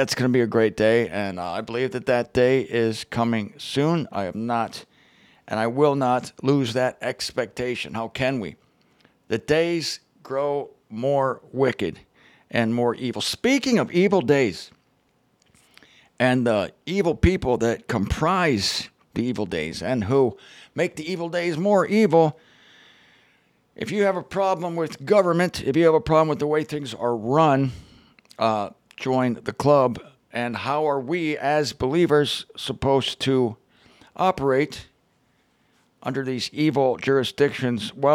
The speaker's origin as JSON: {"language": "English", "town": "Canton", "region": "Ohio", "country": "United States", "tie": "born or raised there", "said": "She's at Stark and Hartman headquarters in Canton, Ohio, my birthplace. I grew up in Canton, Ohio."}